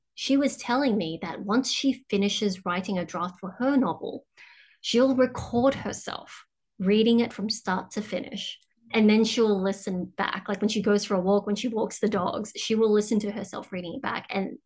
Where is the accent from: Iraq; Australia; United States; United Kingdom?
Australia; Cabramatta, New South Wales; So, you know, growing up in Cabramatta, like coming from a family of refugees